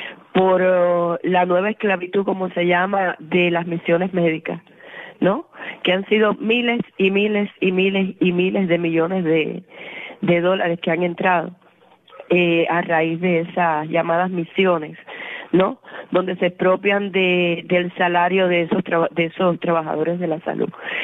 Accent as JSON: {"language": "Spanish", "region": "Camagüey", "country": "Cuba", "lives_now": "Havana, Cuba", "said": "Yo soy camagüeyana, estoy aquí en La Habana, pero soy camagüeyana."}